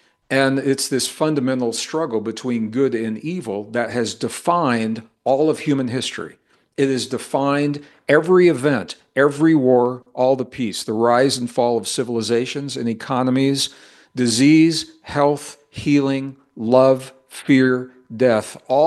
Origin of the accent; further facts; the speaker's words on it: Missouri, United States; I was a kid growing up in the Midwest. I was born in a rural community in northern Missouri.